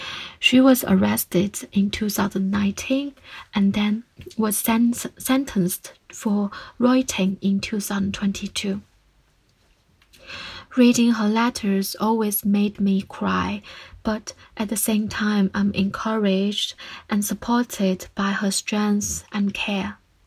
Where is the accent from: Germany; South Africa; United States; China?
China; I grew up in China, or Dailu, mainland China, often called in Hong Kong. I was educated to be patriotic and believing in the Chinese Communist Party, CCP, for over 20 years.